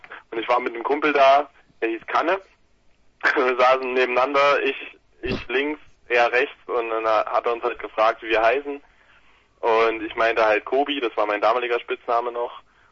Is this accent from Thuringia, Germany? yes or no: yes; Weimar, Thuringia, Germany; now in Gotha, Germany; ursprünglich komme ich, also geboren und aufgewachsen in Weimar, dort auch meine ersten Gehversuche gehabt und jetzt vor knapp anderthalb Jahren, zwei Jahren nach Gotha umgesiedelt.